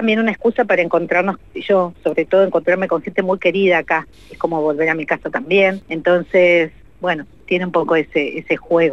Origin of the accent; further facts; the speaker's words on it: Neuquén, Argentina; Somos tres artistas neuquinos, profes de arte también, que compartimos un territorio que en realidad es Balsa de las Perlas, que pertenece a Río Negro.